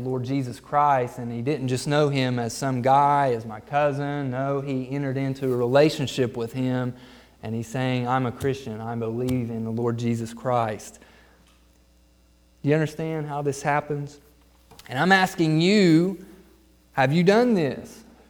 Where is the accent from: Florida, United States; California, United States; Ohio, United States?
Ohio, United States; I'm thinking of a guy he's from Ohio, like I'm from Ohio. He's actually from Akron. I'm not from Akron